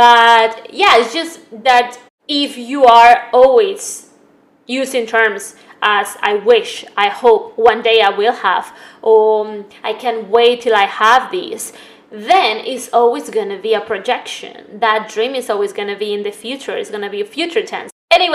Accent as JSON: {"language": "English", "country": "Spain", "tie": "born or raised there", "said": "because I grew up in Spain"}